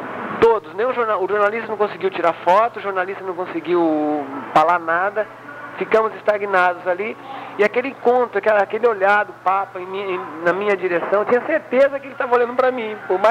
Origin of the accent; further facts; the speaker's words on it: Presidente Prudente, São Paulo, Brazil; also born or lived in Rondonópolis; A minha história com Prudente é praticamente a vida toda. Eu nasci em Rondonópolis, porém só nasci.